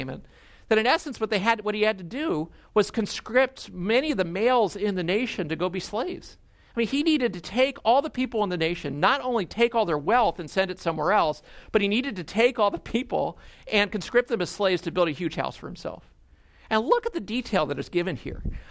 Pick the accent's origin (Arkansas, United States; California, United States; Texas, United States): California, United States; I mean, I came from Southern California. I mean, if you say woe, it's more, whoa, dude, surf's up.